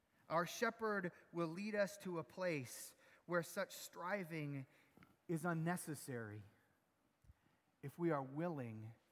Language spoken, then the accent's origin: English; Spokane, Washington, United States; I grew up in Spokane, Washington. The winters, much like here, were long and snowy and wet.